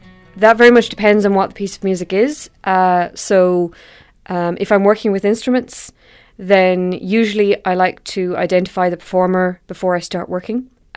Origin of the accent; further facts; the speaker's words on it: Munster, Ireland; I am from County Cork, still live just on the boundary. I went to college in University College Cork